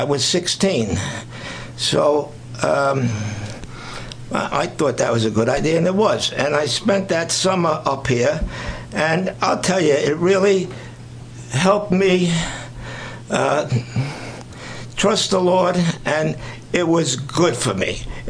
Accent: Brooklyn, New York, United States; born there; And I was born in Brooklyn, and I was a tough kid.

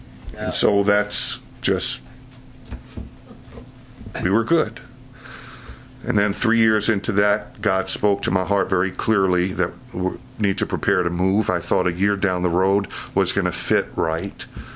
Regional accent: Queens, New York, United States; now in New Jersey, United States; I grew up in Queens, Nassau. My wife grew up in Suffolk County, if you know Long Island. We were New York, Long Island people.

